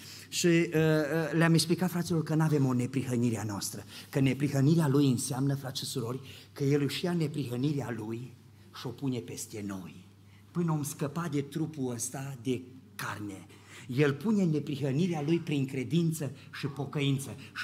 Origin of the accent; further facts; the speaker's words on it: Romania; Noi suntem români.